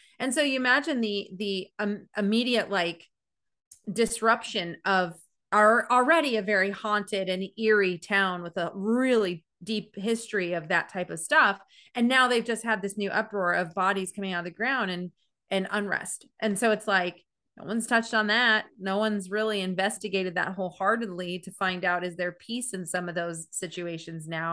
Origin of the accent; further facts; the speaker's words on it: Tucson, Arizona, United States; born there; And look, I love out west because I was born in Tucson, Arizona.